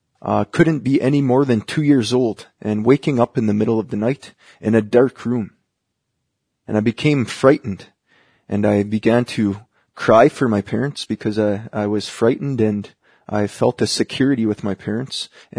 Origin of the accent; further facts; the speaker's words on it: Kikino, Alberta, Canada; I'm from Kikino, Alberta. It's a Métis settlement about 40 kilometers south of Lac La Biche.